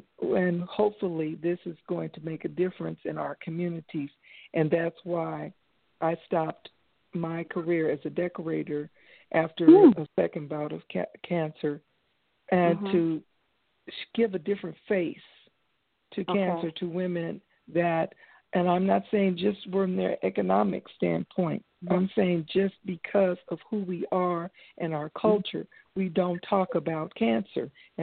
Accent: Arizona, United States; now in Los Angeles, United States; I'm from Arizona. I'm working here in Arizona. I have some business to take care of, but I live in Los Angeles on a regular basis.

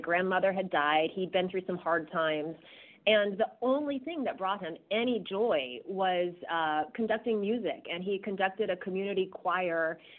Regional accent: Kentucky, United States; And I knew that I wanted to do something that had to do with growing up in Kentucky and something that had to do with my personal journey through, faith and music as a child.

